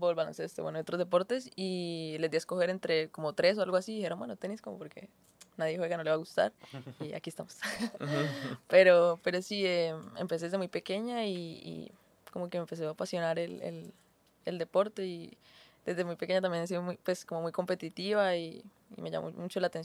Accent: Cúcuta, Norte de Santander, Colombia; Vale, pues sí, soy de Cúcuta, soy... orgullosamente cucuteña.

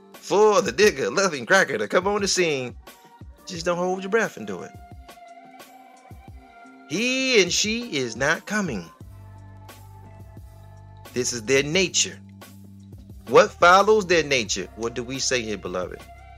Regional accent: Michigan, United States; And I'm like, beloved, I'm from Michigan.

